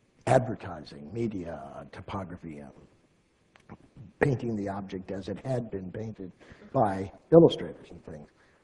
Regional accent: Ohio, United States; also born or lived in London; but I was from Ohio, you know, this was tough stuff for me.

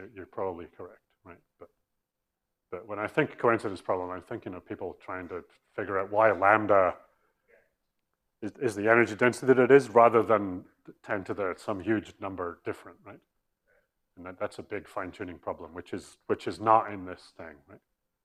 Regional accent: Scotland, United Kingdom; I'm Scottish

